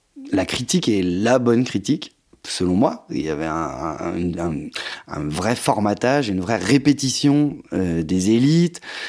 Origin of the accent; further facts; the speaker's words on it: Lyon, Auvergne-Rhône-Alpes, France; moi, je viens de Lyon, de Sciences Po Lyon.